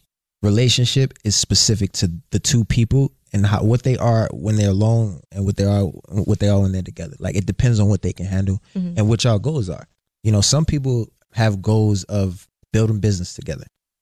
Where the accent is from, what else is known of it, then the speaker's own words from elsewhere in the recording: Baltimore, Maryland, United States; I think me growing up in Baltimore and seeing so much at an early age kind of gave me just like this reality check